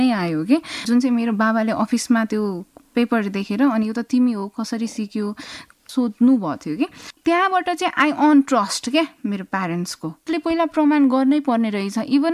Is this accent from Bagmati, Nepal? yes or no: yes; Kathmandu, Bagmati, Nepal; born there; म एउटा काठमाडौँमा जन्मेको छोरी